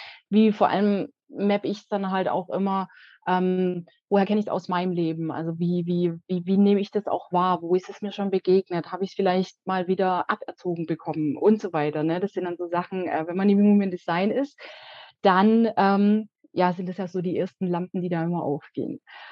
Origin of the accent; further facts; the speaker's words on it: Baden-Württemberg, Germany; Ich komme aus dem Schwabenland, ja.